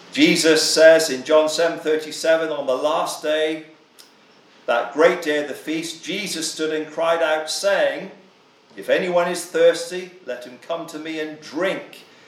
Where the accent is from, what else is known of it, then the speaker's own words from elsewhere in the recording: Gloucester, South West England, United Kingdom; I always mention George Whitfield from my hometown at Gloucester.